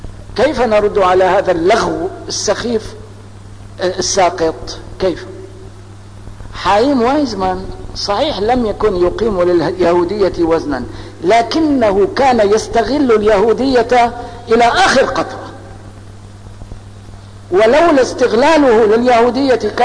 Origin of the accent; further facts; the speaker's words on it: Palestine; هل ننتصر لحقنا هذا كفلسطينيين؟